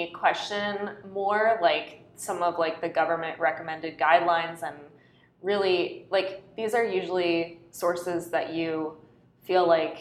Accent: Maryland, United States; So I grew up in Maryland, lived with my parents and my brothers. And we were very much raised a meat and potatoes family.

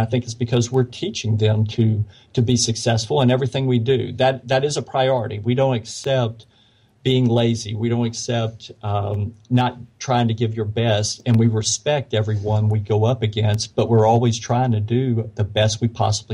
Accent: Arkansas, United States; And I was born and raised in Arkansas. And at the time, Arkansas was among the lowest and may still be in teachers' pay.

